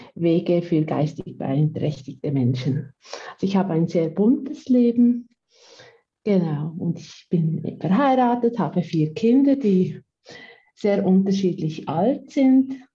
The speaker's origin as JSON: {"language": "German", "country": "Switzerland", "said": "Ich komme aus der Schweiz, wie man unschwer hört. Ich bin fast 40."}